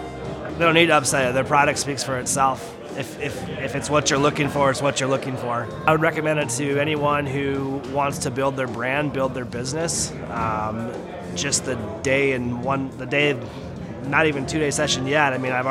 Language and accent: English; Nashville, Tennessee, United States; I am from Nashville, Tennessee.